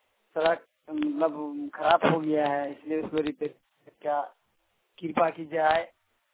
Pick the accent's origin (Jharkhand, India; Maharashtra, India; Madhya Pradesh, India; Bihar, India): Jharkhand, India; Pakur; मसिया post panchayat फुलझंझरी है। मैं Pakur district का निवासी हूँ।